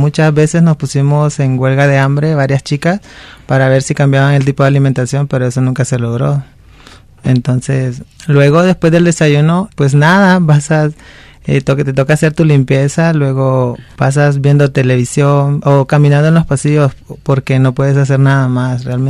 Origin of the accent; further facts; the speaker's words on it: San Pedro Sula, Cortés, Honduras; moved away; Soy de Honduras, de la ciudad de San Pedro Sula.